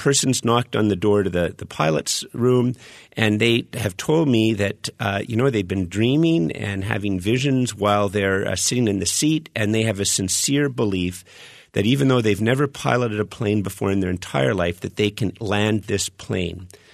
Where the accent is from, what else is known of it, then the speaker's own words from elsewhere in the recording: Canada; I'm a Canadian. I'm a Christian, but I'm a Canadian.